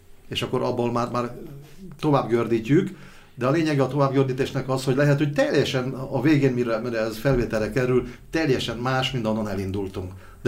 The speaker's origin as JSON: {"language": "Hungarian", "region": "Zakarpattia Oblast", "country": "Ukraine", "said": "tehát én kárpátaljai származású vagyok"}